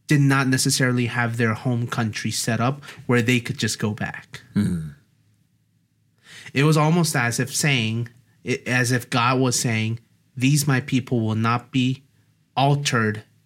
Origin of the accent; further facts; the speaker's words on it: South Korea; When I say I'm Korean American, people might think that just because I grew up in Korea, I endorse that identity.